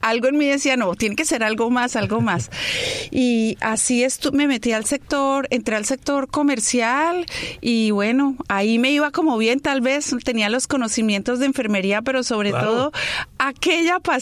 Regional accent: Valledupar, Cesar, Colombia; born there; Realmente nací en Valledupar, que es un pueblo por allá cerca a la costa atlántica. Pero como allá era tan pueblo y tan provincia, se perdieron los papeles, la partida de bautismo. Y luego llegó mi mamá, a como pudo, me registró en Bogotá. Así que soy bogotana

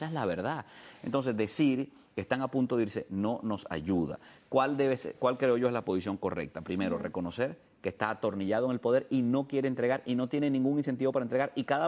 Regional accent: Venezuela; como venezolano te lo digo indignado.

